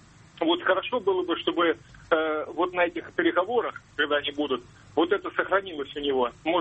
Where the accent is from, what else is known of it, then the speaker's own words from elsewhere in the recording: Lipki, Tula Oblast, Russia; из города Липки, Тульская область.